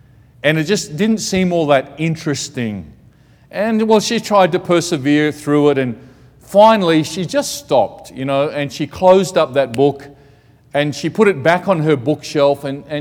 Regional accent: Australia; now in Thailand; I'm Australian, but I'm serving in Thailand. People get confused about that. But in Australia, where I grew up and really was up until about 4 years ago

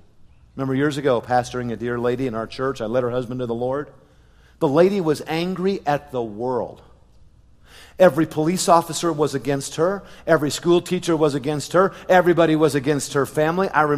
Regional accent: Seoul, South Korea; when I was growing up in Seoul, South Korea. We lived on the World Vision compound right near the Gimpo International Airport.

